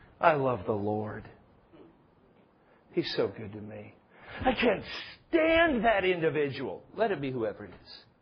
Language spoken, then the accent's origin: English; United States; I love sarcasm because I'm an American.